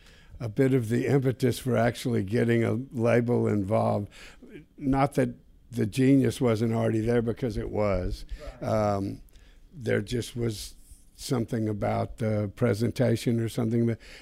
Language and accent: English; Memphis, Tennessee, United States; I grew up in Memphis. I went to school in Whitehaven at Hillcrest